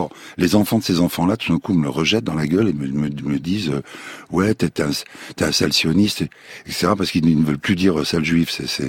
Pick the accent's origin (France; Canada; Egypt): France; Paris, Île-de-France; Moi je suis parisien, j'étais ici, je suis un petit français, je voulais vivre ici, c'est mon pays quoi.